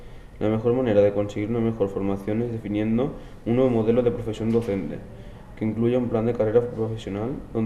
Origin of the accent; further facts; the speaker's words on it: Valencia, Valencian Community, Spain; de Valencia, y futuro docente.